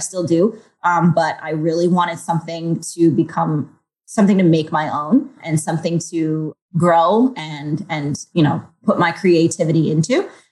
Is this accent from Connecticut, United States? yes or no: no; Freetown, Massachusetts, United States; also born or lived in Boston; So I'm born and raised in Massachusetts, down in the South Coast area. Grew up in Freetown, Mass. Went to Framingham State College, lived in Boston all through my 20s.